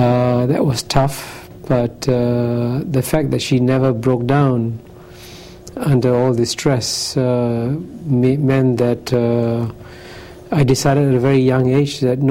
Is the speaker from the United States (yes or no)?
no; Singapore; I was born in Singapore in 1948. It was then a British colony, and it was then a typical poor developing country, and my family came from fairly modest circumstances.